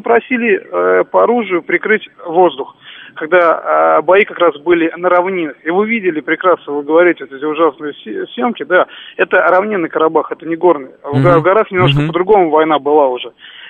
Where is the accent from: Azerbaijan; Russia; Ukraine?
Azerbaijan; Shusha, Nagorno-Karabakh; Я из оккупированного города Шуши, мой дед оттуда.